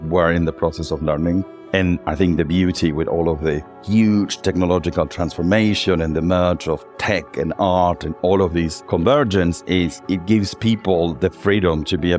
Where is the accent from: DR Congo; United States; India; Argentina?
Argentina; I grew up in Argentina. My parents used to run hotels